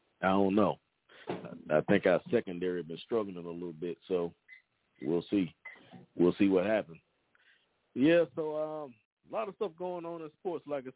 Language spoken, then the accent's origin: English; Louisiana, United States; I wish my home state, New Orleans Saints, I wish them luck tonight.